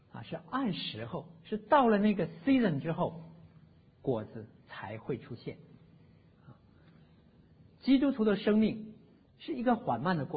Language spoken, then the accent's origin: Chinese; China; 我们中国人喜欢讲人宜活，树宜死，听说过没有？